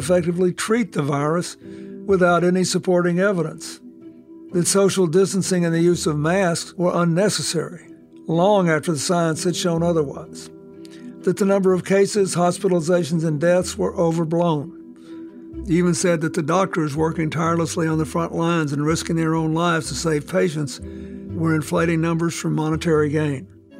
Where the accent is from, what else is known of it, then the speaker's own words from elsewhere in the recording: Arkansas, United States; When I was growing up in Arkansas, my mother was a nurse anesthetist.